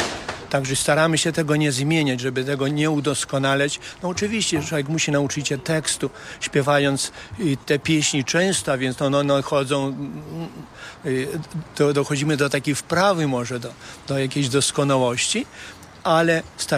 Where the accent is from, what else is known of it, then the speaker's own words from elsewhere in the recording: Podlaskie Voivodeship, Poland; Stąd jest to bogactwo kulturowe tutaj u nas na Suwalszczyźnie.